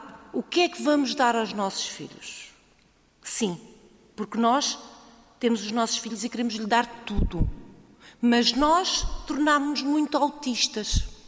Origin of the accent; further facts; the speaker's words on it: Alentejo, Portugal; eu sou alentejana, mas eu vivo numa zona de minifúndio, onde as mulheres trabalham tanto como os homens na agricultura. Estou a viver no Nordeste Transmontano.